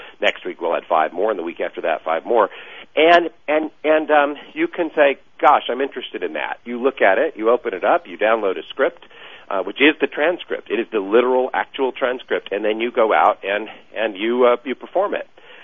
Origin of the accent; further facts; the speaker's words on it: Tennessee, United States; I grew up in East Tennessee